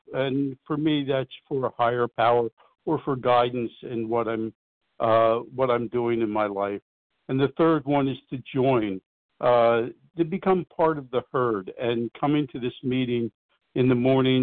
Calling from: New Jersey, United States; from New Jersey.

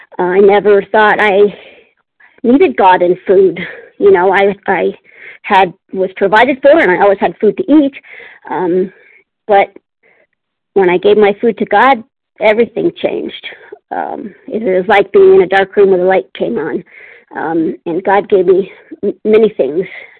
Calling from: Palmdale, California, United States; Good morning. … I'm from Palmdale, California.

